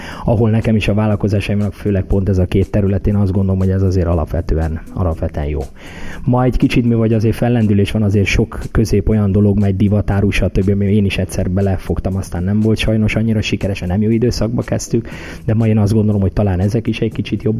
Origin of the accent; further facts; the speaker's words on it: Hungary; born there; ha én esetleg nem Magyarországra születtem volna, hanem mondjuk Amerikába, akkor lehet egy kicsit könnyebb dolgunk lett volna